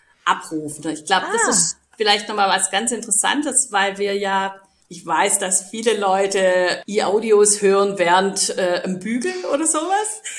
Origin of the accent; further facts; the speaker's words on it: Stuttgart, Baden-Württemberg, Germany; als Stuttgarter entdeckt man da seinen Rosensteinpark nochmal aus einer ganz anderen Blickwinkel.